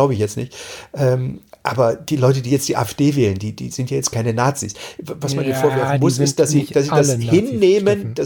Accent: East Germany, Germany; ich komme eigentlich aus dem Osten

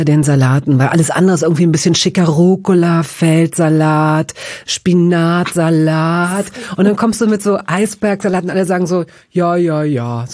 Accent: Hanover, Lower Saxony, Germany; ich komme aus Hannover

